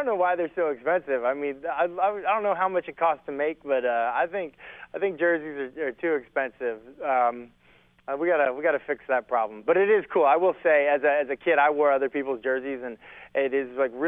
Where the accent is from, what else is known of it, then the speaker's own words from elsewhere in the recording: Boulder, Colorado, United States; born there; he was actually my dad's college roommate at CU when I was born out in Boulder.